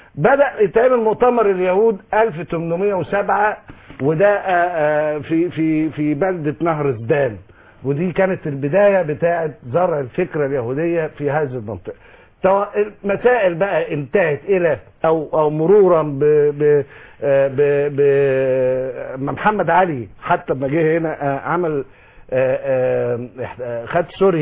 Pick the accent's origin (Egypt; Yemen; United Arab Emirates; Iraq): Egypt